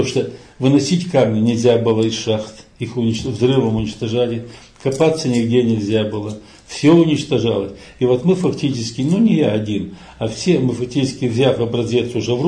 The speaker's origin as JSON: {"language": "Russian", "town": "Tyumen", "region": "Tyumen Oblast", "country": "Russia", "tie": "born there", "said": "Но, короче, я родился в Тюмени."}